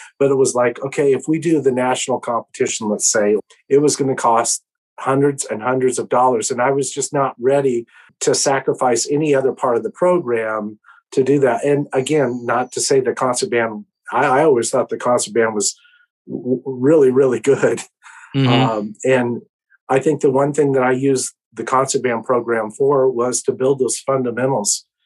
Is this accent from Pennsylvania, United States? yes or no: no; Kirksville, Missouri, United States; I grew up that way in Kirksville, Missouri